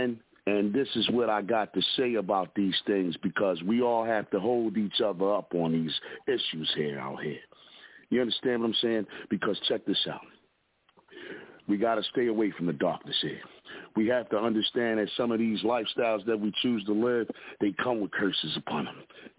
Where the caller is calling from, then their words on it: Philadelphia, Pennsylvania, United States; representing from the Broad Street Bully side of Philadelphia, where we slap box on your cousins at the cookout for wearing too small clothes out here.